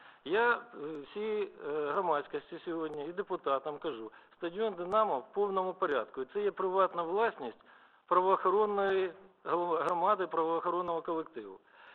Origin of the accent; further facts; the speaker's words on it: Kharkiv, Kharkiv Oblast, Ukraine; я як харків'янин вам 40-річним стажем про це хочу сказати